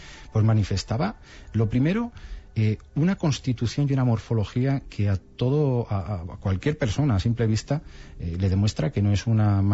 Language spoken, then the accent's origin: Spanish; Balearic Islands, Spain; born there; also born or lived in Benidorm; En Mallorca, en el barrio del Borne.